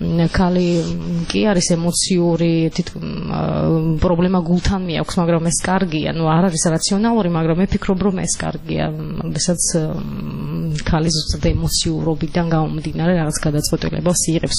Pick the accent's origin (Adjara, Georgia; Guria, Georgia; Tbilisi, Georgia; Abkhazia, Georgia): Abkhazia, Georgia; Sukhumi; born or raised there